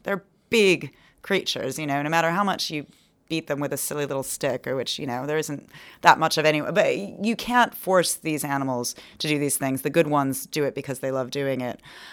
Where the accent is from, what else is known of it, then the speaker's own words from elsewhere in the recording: United States; you know, I'm an American, it's a southeastern Irish accent